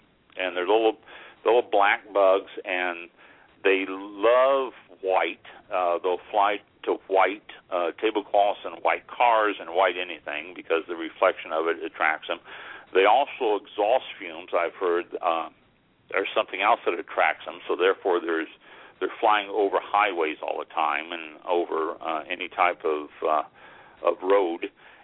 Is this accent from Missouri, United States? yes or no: yes; Missouri, United States; I Missouri is my home state, and which we should be covering next week, but Missouri is my home state.